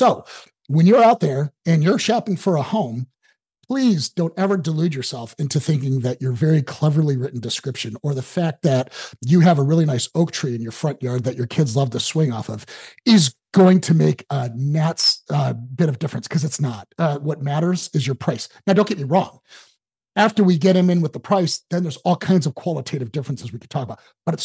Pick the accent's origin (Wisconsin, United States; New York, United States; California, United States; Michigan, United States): Michigan, United States; Detroit; My biggest problem growing up, I grew up in Metro Detroit, had an incredible family.